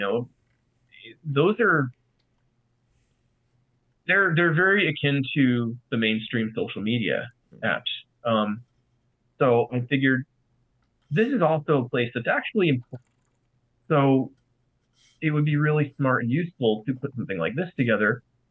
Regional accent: New York, United States; I mean, Andy, I'm from New York.

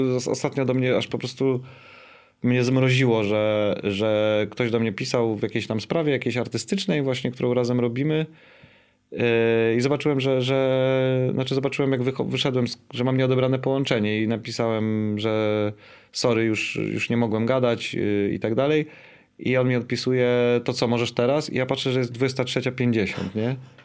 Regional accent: Warsaw, Masovian Voivodeship, Poland; szare miasto, które kochasz, bo ja jestem stąd i kocham Warszawę

